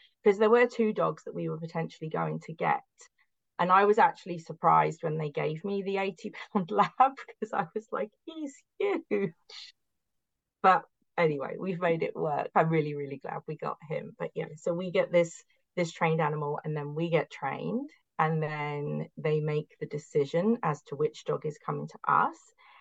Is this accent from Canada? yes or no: yes; Barrie, Ontario, Canada; So OPA, a local organization to Barry, like my hometown.